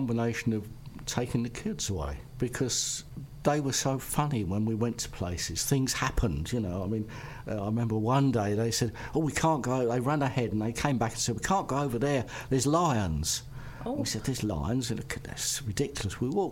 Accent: London, United Kingdom; born there; Paris was a revelation, but I was born in London, so I was used to big cities.

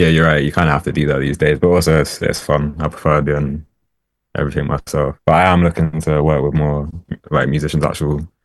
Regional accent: Oxford, South East England, United Kingdom; now in London, United Kingdom; I'm from Oxford originally, but I'm based in London, West London.

